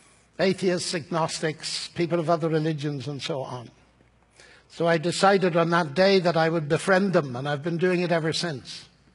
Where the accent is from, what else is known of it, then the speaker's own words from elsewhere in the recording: Northern Ireland, United Kingdom; I come from Ireland, Northern Ireland